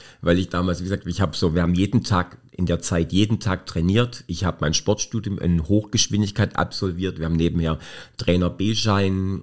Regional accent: Baden-Württemberg, Germany; Ich bin ein Oberschwabe, ja.

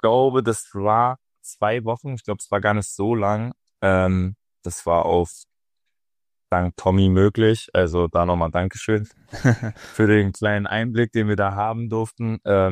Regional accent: Berlin, Germany; born there; also born or lived in Rostock; Ich komme gebürtig aus Berlin, hab aber, glaube ich, 2012 oder 2013 bin ich nach Rostock gewechselt, habe da 4 Jahre für Hansa gespielt und auch im Hansa-Internat gelebt

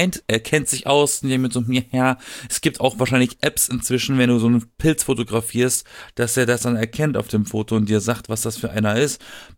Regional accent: Baden-Württemberg, Germany; Ich komme aus dem Schwarzwald. Ich war literally umgeben von Wald.

